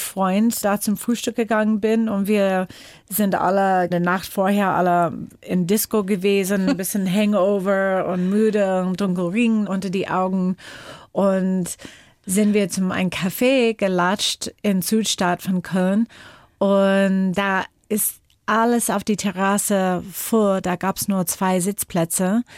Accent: Seattle, Washington, United States; German is a second language; also born or lived in Germany; dass ich in Deutschland gewohnt und gelebt habe, 12 Jahre lang, und eigentlich stamme ich aus Seattle, Washington

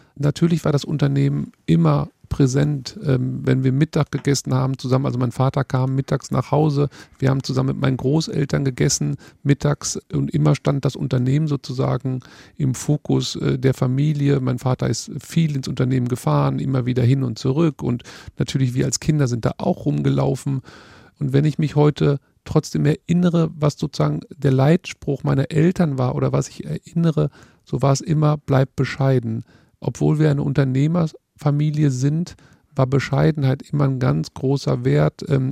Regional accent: Witten, North Rhine-Westphalia, Germany; Das ist meine Heimat. Witten kennen vielleicht Ihre Hörerinnen und Hörer nicht. Das liegt genau zwischen Bochum und Dortmund, also mitten im Herzen des Ruhrgebiets an der B1. Und das ist meine Heimat.

